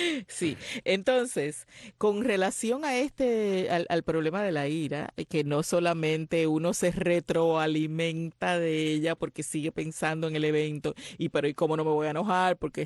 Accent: Puerto Rico; a pesar de que yo como puertorriqueña no la conozco

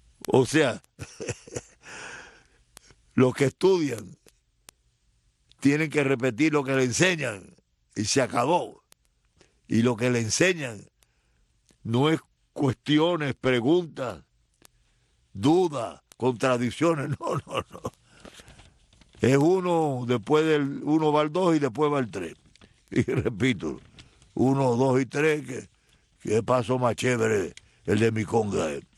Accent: Santiago de Cuba, Cuba; Ustedes saben que yo soy de Oriente, ¿no? De Santiago de Cuba, así que las cosas de Oriente me enorgullecen

